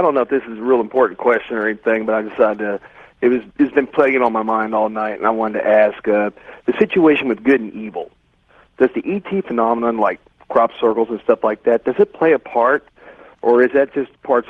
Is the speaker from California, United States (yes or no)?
yes; Sacramento, California, United States; I'm from Sacramento.